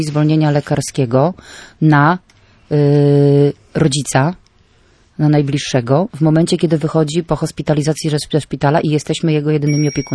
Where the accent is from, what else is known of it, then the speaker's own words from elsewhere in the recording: Gdańsk, Pomeranian Voivodeship, Poland; No, akurat tutaj my jesteśmy z Gdańska.